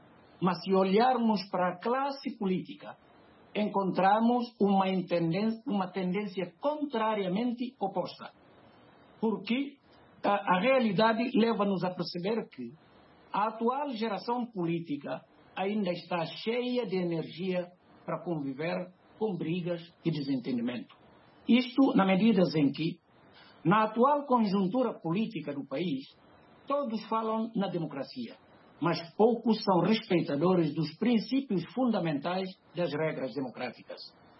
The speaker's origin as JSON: {"language": "Portuguese", "country": "Guinea-Bissau", "lives_now": "Manchester, United Kingdom", "said": "É verdade, eu sou guineense, vivo aqui na cidade de Manchester, mas vivo aqui fisicamente, mas psicologicamente, e todo o meu moral está na Guiné-Bissau."}